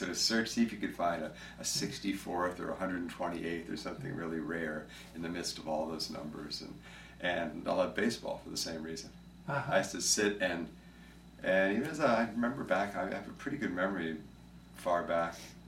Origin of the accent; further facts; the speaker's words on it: New Jersey, United States; I grew up mostly in New Jersey. Mm-hmm. It's the beginning part of my childhood was New Jersey. We moved a lot.